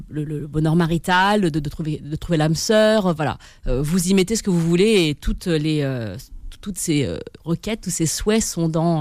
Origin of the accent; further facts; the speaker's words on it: China; puisque moi, je suis chinoise, ça me choque en rien que vous me dites le Nouvel An chinois, puisque je suis chinoise.